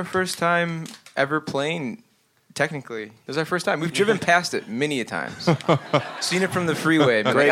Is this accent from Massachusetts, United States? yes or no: no; Minneapolis, Minnesota, United States; I'm from Minneapolis originally, which is often confused with Indianapolis.